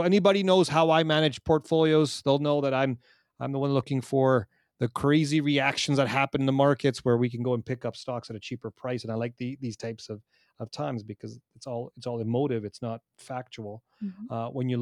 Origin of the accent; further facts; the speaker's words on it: Canada; especially when, as from a Canadian perspective.